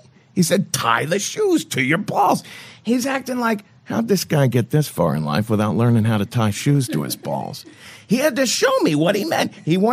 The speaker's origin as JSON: {"language": "English", "region": "Ohio", "country": "United States", "said": "I'm from Ohio. I don't know how to be impolite and, like, cut things off."}